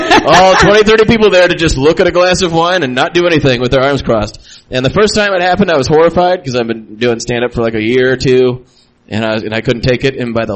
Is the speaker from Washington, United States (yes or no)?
yes; Yakima, Washington, United States; now in Seattle, United States; I'm from Yakima, Washington.